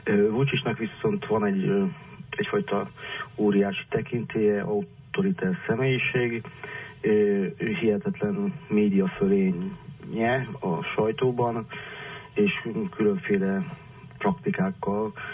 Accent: Mali Iđoš, Vojvodina, Serbia; born there; Ugye az én szülőfalum, ez egy magyar falu, itt is az egész főutca tele van plakátolva.

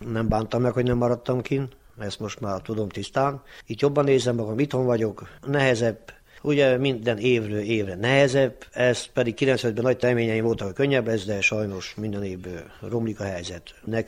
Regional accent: Somosd, Mureș County, Romania; somosdi lakós, itt születtem, itt élek

